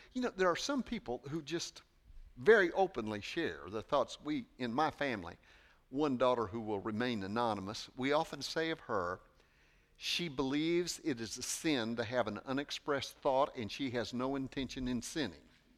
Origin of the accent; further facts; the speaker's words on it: Aurora, Missouri, United States; I remember as a kid, I grew up in Aurora, Missouri.